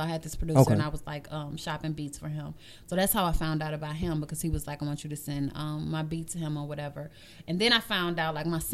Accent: St. Louis, Missouri, United States; born there; also born or lived in Texas; I was born in St. Louis, and I moved to Texas when I was in the fifth grade, and I moved back.

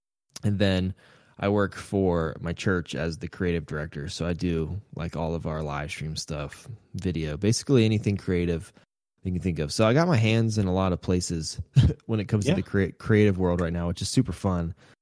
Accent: Grove City, Ohio, United States; Yeah, so I grew up in Grove City, Ohio, which is like a suburb right outside of Columbus, Ohio, right in the middle of Ohio.

